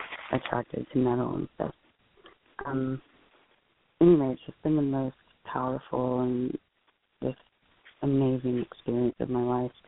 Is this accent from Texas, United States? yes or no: yes; Austin, Texas, United States; I'm from Austin.